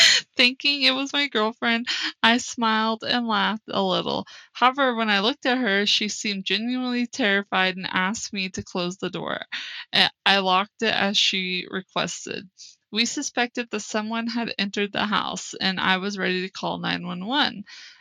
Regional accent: Texas, United States; Now, for those of you that don't know, I'm originally from Texas. This isn't the area that I'm from, but I know this area.

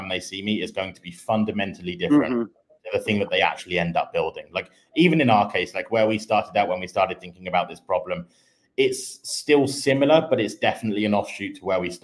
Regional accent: Sheffield, Yorkshire and the Humber, United Kingdom; born there; But I was born in Sheffield.

